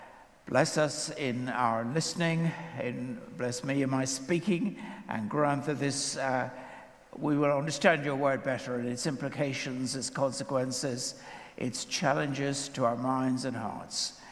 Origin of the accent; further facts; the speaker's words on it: Ireland; Secondly, I'm Irish.